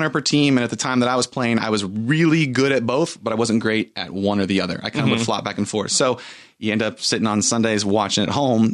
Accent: Santa Barbara, California, United States; So I've been a California boy through and through.

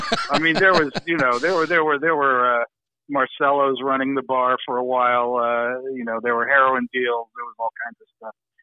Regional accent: New York, United States; I mean, you know, I'm from New York, and New York in the 1970s was quite an eye-opener, as was Bourbon Street.

